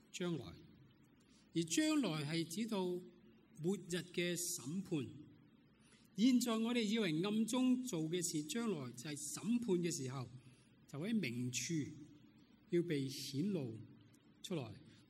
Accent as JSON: {"language": "Chinese", "country": "China", "said": "正如我们中国人，我们见到有些食物变坏了，发霉了，那我们就会丢了它。"}